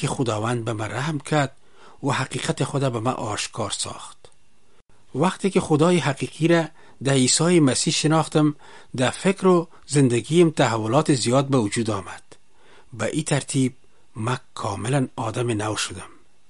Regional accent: Kabul, Afghanistan; که 40 سال پیش در شهر کونی کابل به دنیا آمدیم. تحصیلات ابتدایی و عالی خود در شهر کابل به پایان رساندم

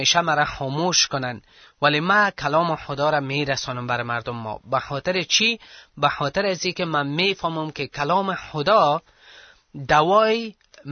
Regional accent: Afghanistan; ما افغان هستیم و ما پیرو عیسی مسیح هستیم.

